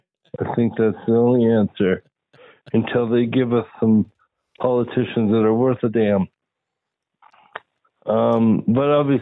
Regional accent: Cameroon; born there; I just turned 45, so I reached the age limit. Unfortunately, I was born in Cameroon, West Africa.

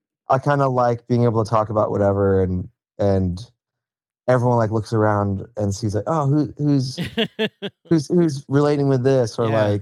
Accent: Sacramento, California, United States; Yeah, I grew up in Sacramento

